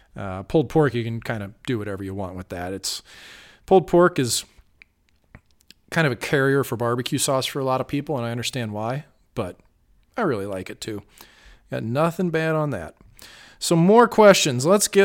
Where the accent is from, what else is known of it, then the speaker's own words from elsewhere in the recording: St. Louis, Missouri, United States; Dino's good. St. Louis, my hometown.